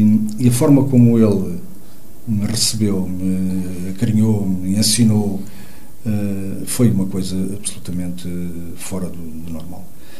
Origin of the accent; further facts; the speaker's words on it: Mozambique; born there; Eu sou africano, de nascença. Eu nasci em Moçambique.